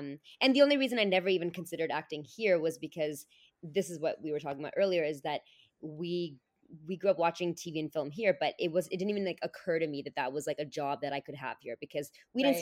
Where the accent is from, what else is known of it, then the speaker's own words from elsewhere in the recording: California, United States; I grew up in the Bay Area, by the way. I don't know if I already said that.